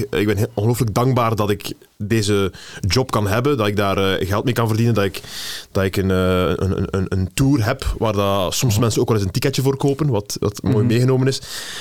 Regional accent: De Pinte, Flanders, Belgium; Ik ben in de Pinte opgegroeid, maar ik heb van de peuterschool tot op kot altijd in Gent geweest.

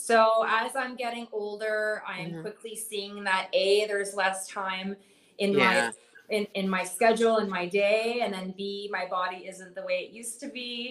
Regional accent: Dowling, Ontario, Canada; In the town closest to me. So I grew up there in Dowling.

